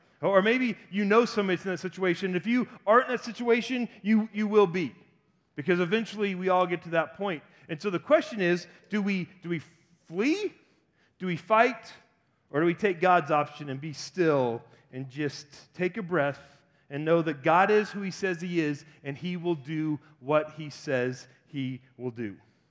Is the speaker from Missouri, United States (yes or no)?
no; Georgia, United States; also born or lived in Florida; I said I'm from Georgia, and then I spent a lot of my life in Florida after that, went to college in Florida, lived in Florida for a long time.